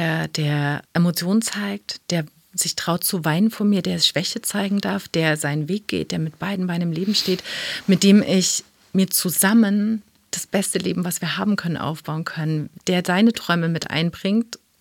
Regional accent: East Germany, Germany; Also ich bin meine Kindheit war in der DDR.

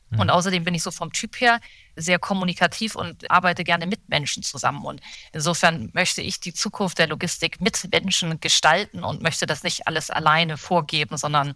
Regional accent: Hamburg, Germany; born there; ich bin in Hamburg geboren

